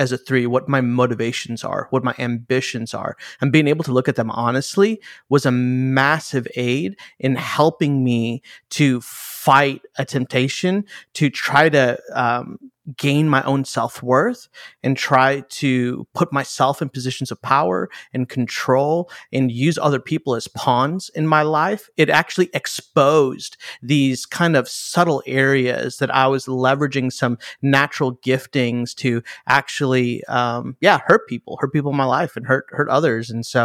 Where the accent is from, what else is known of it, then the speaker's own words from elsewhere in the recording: Chicago, Illinois, United States; I'm Indian, so I'm a child of an immigrant family. My mom and dad immigrated here from India. I grew up in the great city of Chicago.